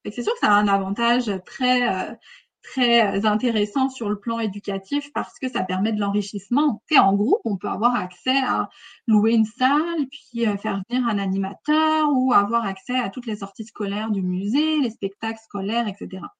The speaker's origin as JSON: {"language": "French", "country": "France", "lives_now": "Canada", "said": "Moi, par exemple, je suis française, là, on s'entend que mon anglais, je comprends bien, mais il n'est pas super beau."}